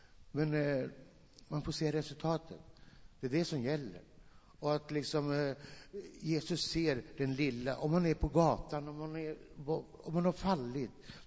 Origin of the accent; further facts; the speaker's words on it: Finland; Swedish is a second language; also born or lived in Norway; now in Sweden; För jag är inte svensk medborgare. Jag är finsk medborgare. Jag har bott i Norge.